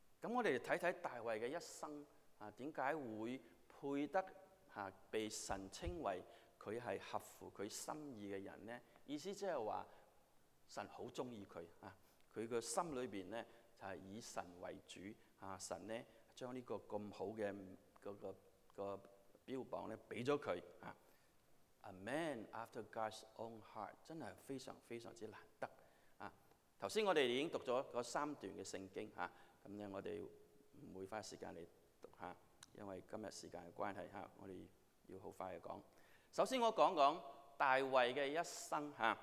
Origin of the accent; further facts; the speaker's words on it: China; 其实在我们中国人的历史、就是、家庭里面，拉仔是拉心肝的，是吧？